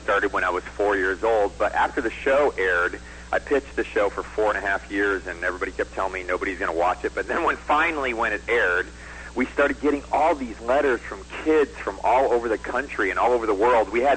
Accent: United States; I was thinking to myself, I'm the American picker.

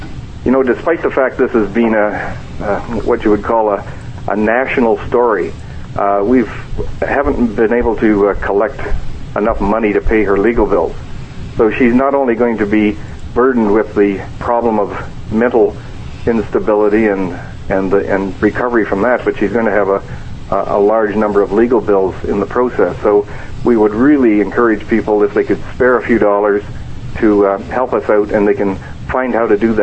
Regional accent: Canada; And we as Canadians must be reaching out to her and doing everything possible to help her.

